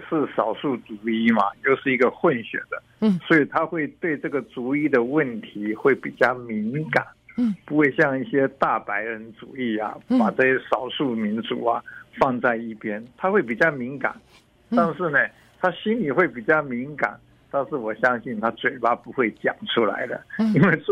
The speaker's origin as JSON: {"language": "Chinese", "region": "California", "country": "United States", "said": "只是我们加州人 觉得有这个荣耀"}